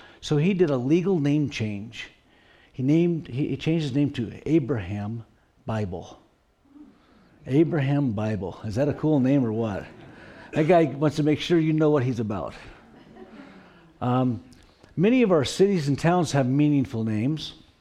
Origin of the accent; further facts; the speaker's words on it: Sandy, Oregon, United States; also born or lived in California; So So Sandy is where I'm kind of from. I was born in California, but most of my life was spent in Sandy, Oregon.